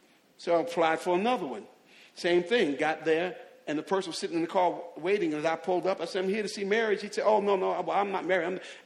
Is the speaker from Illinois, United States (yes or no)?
no; Jersey City, New Jersey, United States; now in South Carolina, United States; even though I'm from Jersey City, New Jersey